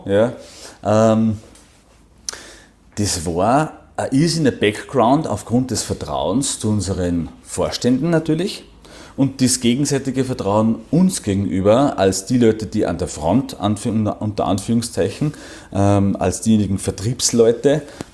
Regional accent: Werfen, Salzburg, Austria; now in Tyrol, Austria; kein Gebürtiger nicht, fühle mich aber schon richtig pudelwohl da herinnen im schönen Land Tirol. Bin ein Salzburger, ja, komme aus dem Bangau, nämlich da in der Nähe von Werfen, da bin ich aufgewachsen.

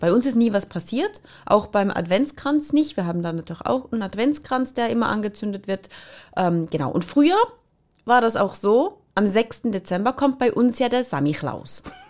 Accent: Switzerland; bei uns in der Schweiz ist das ein Riesenpolitikum.

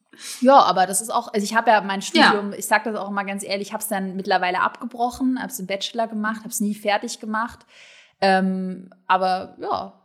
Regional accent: Southern Germany, Germany; moved away as an adult; now in Berlin, Germany; Und dann bin ich nach dem Abi, ich komme aus Süddeutschland, nach Berlin gezogen

